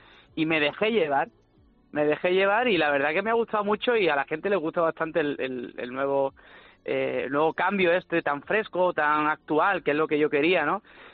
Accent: Málaga, Andalusia, Spain; accent: Malagueño; si lo llevamos a luego ya a mi acento, a Málaga, a España, y combinamos este malagueño con esta expresión ando chill

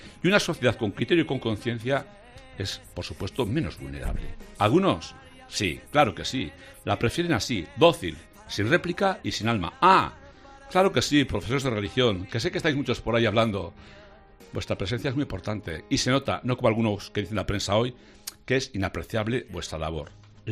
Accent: Cáseda, Navarre, Spain; mi pueblo de Cáseda, el único pueblo que tiene la patrona a Santa Águeda.

